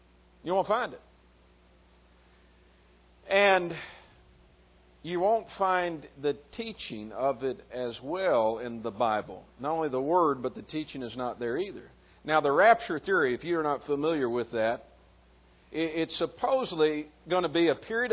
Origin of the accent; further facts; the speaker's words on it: Bowling Green, Kentucky, United States; I remember even as a kid growing up in Bowling Green, Kentucky, getting behind some cars sometimes